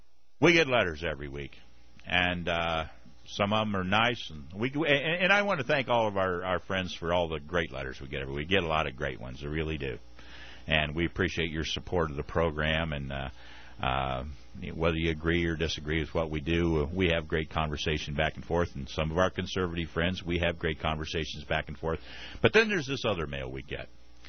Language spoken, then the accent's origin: English; Texas, United States; Anyway, I'm originally from Texas, and in the Lone Star State, we're mighty proud of what George Bush has done.